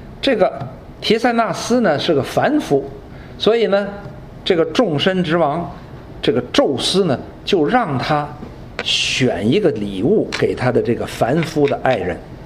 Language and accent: Chinese; China; 尤其是在我们中国人的这个群体里边，因为我们的文化里的神是跟圣经里边所启示的这位神是相当不同啊。